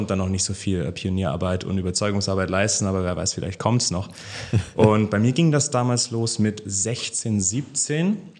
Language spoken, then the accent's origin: German; Baden-Württemberg, Germany; ich bin Schwabe, komme von der Ostalb. Das ist, sagen wir mal so, auf halbem Wege zwischen Stuttgart und München.